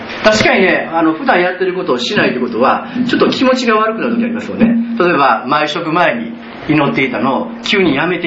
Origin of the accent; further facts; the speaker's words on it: Kyoto, Japan; 私が生まれた京都市北区で生まれ育ったので、そこら辺にお地蔵さんがあったので